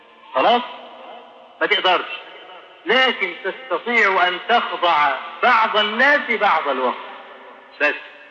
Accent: Egypt; ودرج عندنا في مصر هنا

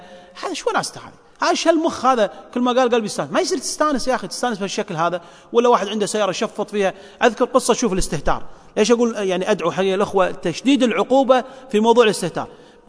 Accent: Kuwait; عندنا في الكويت

